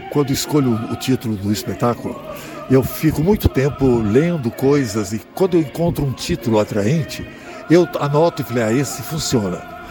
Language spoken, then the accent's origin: Portuguese; Goiás, Brazil; Eu sou filho de árabes, tá? E a minha infância eu passei em Goiás.